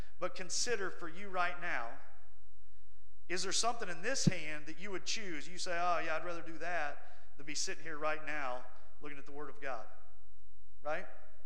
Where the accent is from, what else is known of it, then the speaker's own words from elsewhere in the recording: Kansas City, Missouri, United States; I grew up outside of Kansas City.